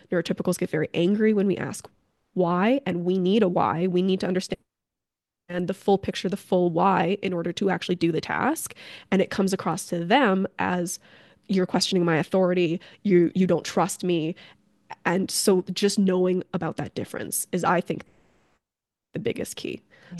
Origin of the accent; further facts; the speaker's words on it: Canada; I'm from Canada and I speak both English and French